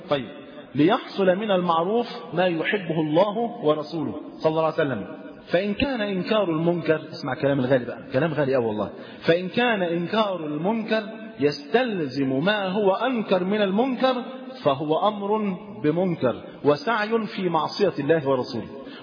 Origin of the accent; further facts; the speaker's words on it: Egypt; زي اللي حصل عندنا في مصر